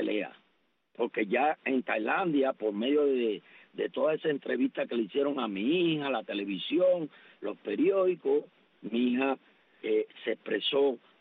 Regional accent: Guantánamo, Cuba; Guantanamero puro, guajiro puro, como hablamos, pero yo amo a Cuba.

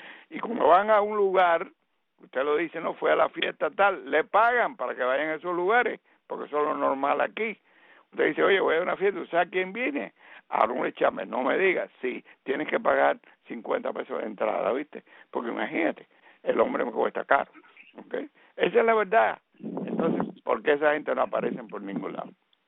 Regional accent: Cuba; somos cubanos.

